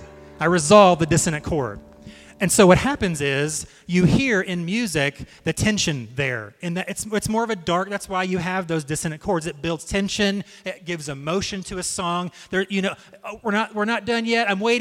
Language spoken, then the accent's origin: English; United States; but as an American, I felt attacked.